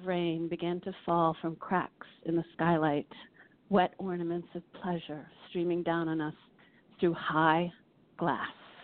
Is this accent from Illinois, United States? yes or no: no; Boston, Massachusetts, United States; because I'm originally from Boston, from New England